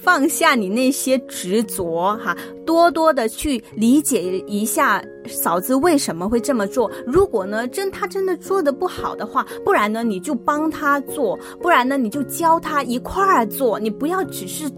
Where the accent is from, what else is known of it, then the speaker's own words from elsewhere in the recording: China; 那到底是要这个我们中国人比较传统呢，就是说女主内男主外嘛。